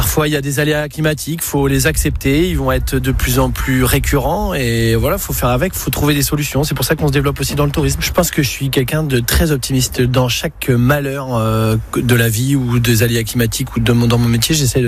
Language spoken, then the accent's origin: French; Nouvelle-Aquitaine, France; born there; Moi, je suis né dans le Médoc, mes parents sont du nord de la France.